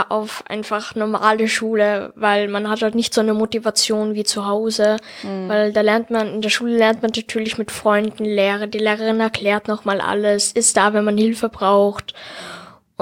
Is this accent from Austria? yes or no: yes; Salzburg, Austria; Ich komme aus Salzburg. Ich bin 11 Jahre alt